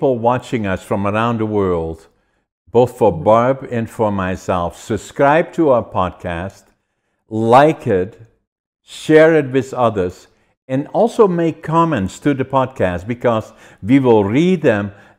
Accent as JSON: {"language": "English", "country": "Netherlands", "tie": "born or raised there", "second_language": "English", "said": "I was born in Holland and especially in northeastern Holland, and the culture that I grew up"}